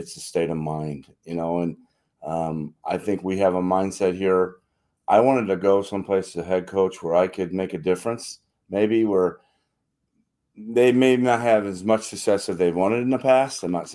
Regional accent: Rockford, Illinois, United States; I'm from Illinois, and I think Illinois State has to recruit Illinois, and I have a pretty good pedigree for that, because I recruited the city of Chicago for a long time when I was in the Big Ten. Of course, I'm from Rockford and not far from the Chicago area

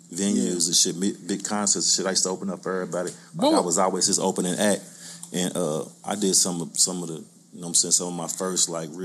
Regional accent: Louisville, Kentucky, United States; I'm from the West End of Louisville, you know what I'm saying? And then more specifically, I'm from the Park Hill Projects of Louisville, Kentucky, you know what I'm saying? So growing up in the projects

